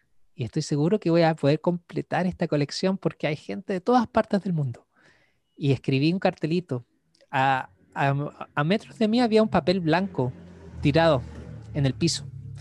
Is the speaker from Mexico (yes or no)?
no; Iquique, Tarapacá, Chile; era la primera vez que me enfrentaba a un lugar así como tan diferente de mi ciudad de origen, de Iquique. En Iquique ni siquiera llueve